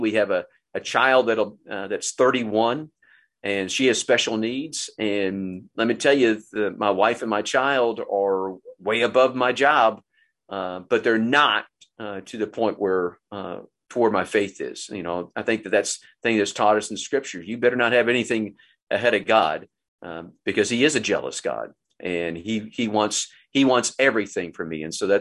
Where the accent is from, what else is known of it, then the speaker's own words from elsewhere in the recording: Montreat, North Carolina, United States; also born or lived in Atlanta; I was born in Atlanta, but I call Montreat, North Carolina, home. My folks built a house in Montreat in 1962.